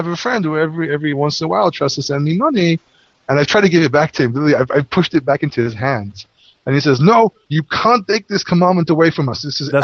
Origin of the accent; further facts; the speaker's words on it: United Kingdom; accent: English; As you can hear, I don't have an American accent. My accent is English.